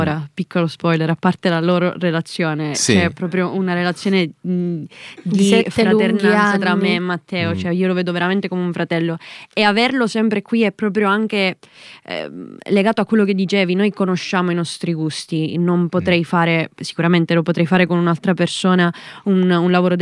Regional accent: Agrigento, Sicily, Italy; Veniamo da Agrigento, che è una città molto piccola

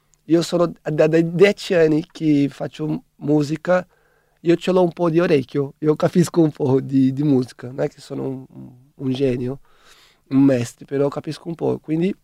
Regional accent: Brazil; Italian is a second language; Io sono brasiliano, se ti dico che non ascolto funk, sono un po' fuori.

